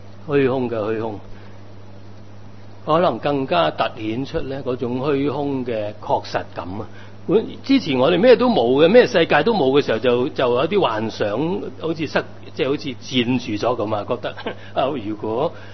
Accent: China; 咁我中國人講嘅知足常樂

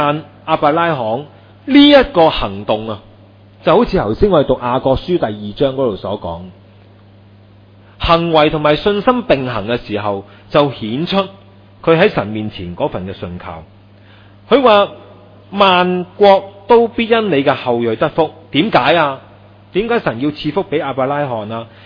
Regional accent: China; 我哋中國人話一言輕邦一言喪邦係真嘅。

